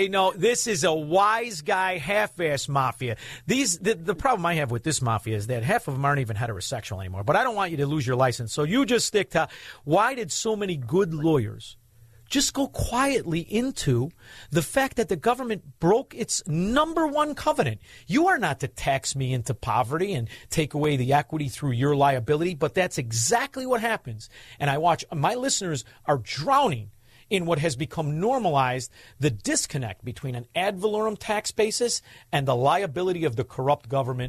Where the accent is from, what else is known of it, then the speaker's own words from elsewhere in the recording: Chicago, Illinois, United States; because I'm from Chicago